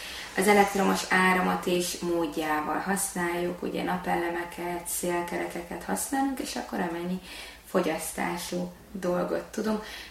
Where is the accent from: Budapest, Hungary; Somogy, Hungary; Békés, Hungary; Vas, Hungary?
Budapest, Hungary; én igazából Budapesten születtem, egy tőzsgyökeres 18 kerületi gyerek voltam, ott éltem a szüleimmel, nagyon sokat jártunk a belvárosba